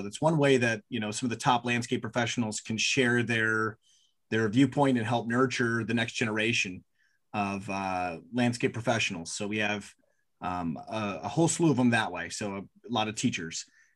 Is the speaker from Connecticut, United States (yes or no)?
no; Michigan, United States; growing up in Michigan, you know, you don't necessarily know everything there is to know about what's going on in the East Coast.